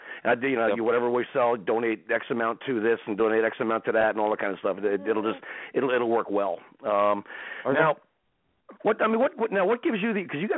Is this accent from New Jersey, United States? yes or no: yes; New Jersey, United States; We're both from Jersey, and I look forward to seeing you because we're going to meet up somehow, some way.